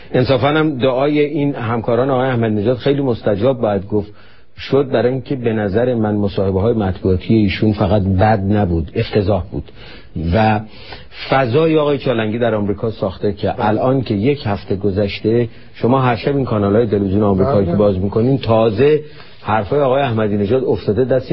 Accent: Iran; من واقعا به عنوان یک ایرانی وقتی اینجا نشستم نگاه کردم

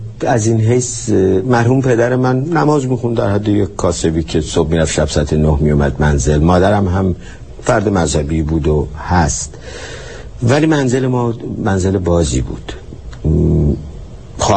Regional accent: Tehran, Tehran Province, Iran; من بالای چهارراه دروازه دولاب، خیابون شهباز که هفته شهریور امروز اسمش هست، توی خیابون ساسان به دنیا آمدم.

